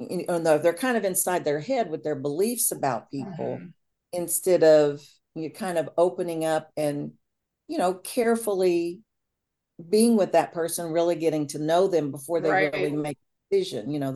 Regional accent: Southern US, United States; I grew up in the South. I mean, what can I say?

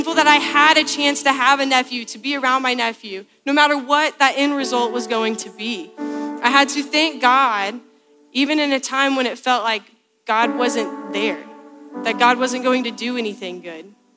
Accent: Indiana, United States; I'm from Indiana, so it's different than the children's hospital you all use, but it was hours away.

